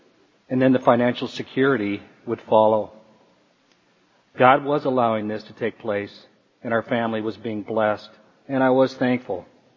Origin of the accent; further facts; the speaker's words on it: Long Beach, California, United States; I was born in Long Beach, California, was raised there and spent the majority of my life in that area until the last few years.